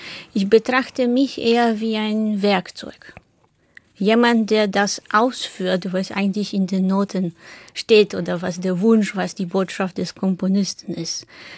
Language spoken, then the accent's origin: German; Warsaw, Masovian Voivodeship, Poland; moved away as an adult; Ich bin in Warschau geboren und auch dort aufgewachsen, bis zum 19. Lebensjahr.